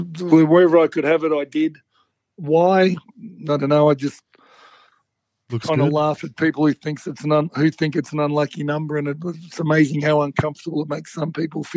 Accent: Australia; The reason we don't evaluate them as Australian GOATs is because they don't play on our home soil.

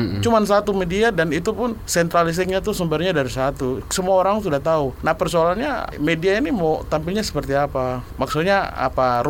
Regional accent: Papua, Indonesia; Ini yang paling kita orang Papua takutkan.

